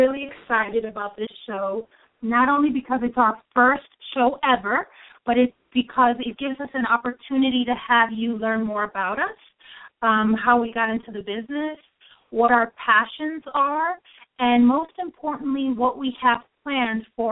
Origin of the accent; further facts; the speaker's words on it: New York City, New York, United States; I'm originally from New York City, having been born in Manhattan and raised here my entire life.